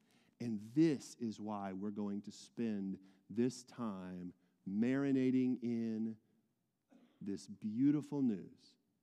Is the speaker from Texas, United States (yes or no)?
yes; Amarillo, Texas, United States; I'm from Amarillo, Texas, if you didn't know, and some of you may not know that.